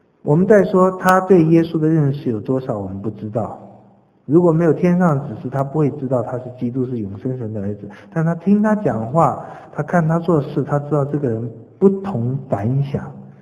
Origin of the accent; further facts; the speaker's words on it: China; 我们中国人，君视臣如草芥，臣视君如仇寇。